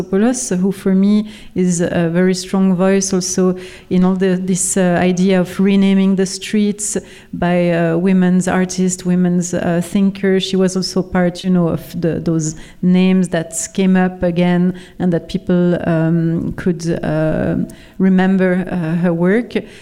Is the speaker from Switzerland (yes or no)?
yes; Romandy, Switzerland; me, I come from the French part of Switzerland